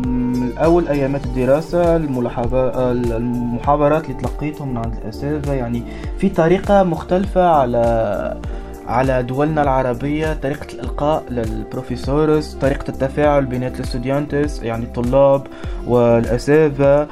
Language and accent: Arabic; Tunisia; يعني أنا تونسي، في معي إسبان، فرنسيين، في معي من الصين.